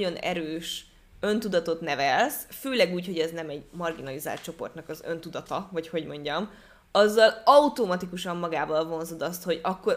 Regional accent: Hungary; mert én is magyar vagyok

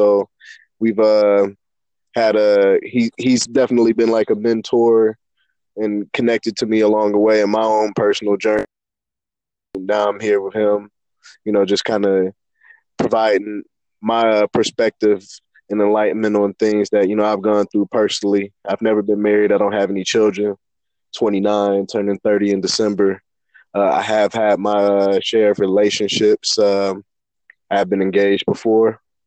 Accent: Fort Wayne, Indiana, United States; I'm born and raised in Fort Wayne as well. Bounced around a little bit. Father was in the military, but early childhood, came back, solidified his family in Fort Wayne, Indiana, be closer to the rest of his immediate family or grandparents.

